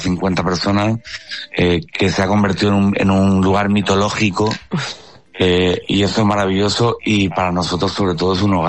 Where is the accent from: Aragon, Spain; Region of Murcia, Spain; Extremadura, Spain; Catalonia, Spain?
Region of Murcia, Spain; now in Madrid, Spain; soy un poco canario o un poco latino, siendo de Murcia yo y viviendo en Madrid.